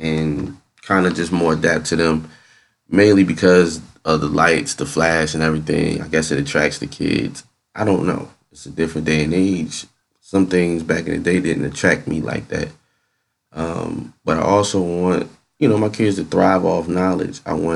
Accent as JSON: {"language": "English", "town": "East Orange", "region": "New Jersey", "country": "United States", "said": "and I'm from East Orange, New Jersey, so it's not too far, right in the same area."}